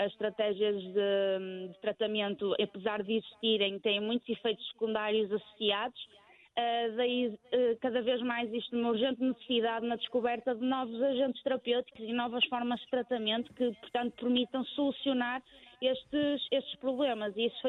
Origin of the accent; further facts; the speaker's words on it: Vila Nova de Gaia, Porto, Portugal; Eu ainda por cima sou de Vila Nova de Gaia, faço o percurso Braga-Gaia, Gaia-Braga todos os dias